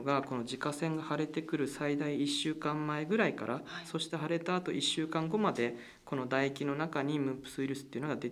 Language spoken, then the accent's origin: Japanese; Tokyo, Japan; 自分もともと東京出身で岩手県はもともと縁もゆかりもなかったんですが、